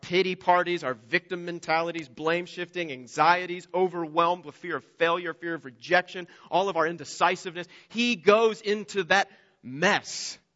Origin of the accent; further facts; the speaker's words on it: United States; born there; I was born in America.